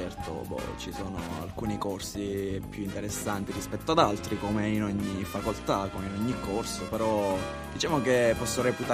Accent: Turin, Piedmont, Italy; sono di Mirafiori

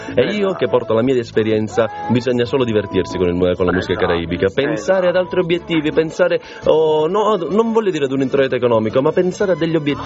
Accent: Bergamo, Lombardy, Italy; accent: Bergamasque; Io sono della parte alta di Bergamo, quindi sai, il mio accento è inconfondibile, quindi io conosco il bergamasco come dialetto

